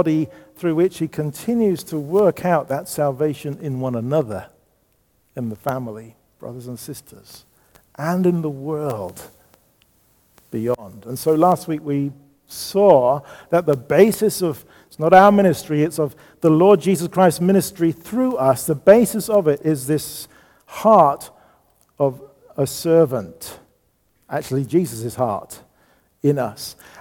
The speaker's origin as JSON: {"language": "English", "country": "United Kingdom", "tie": "born there", "said": "I just happen to be born in the UK as well, Nick."}